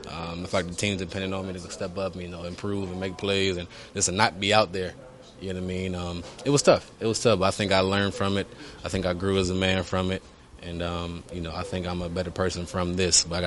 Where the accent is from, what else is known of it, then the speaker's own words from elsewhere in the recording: Cleveland, Ohio, United States; Growing up in Cleveland, all I know is Cleveland.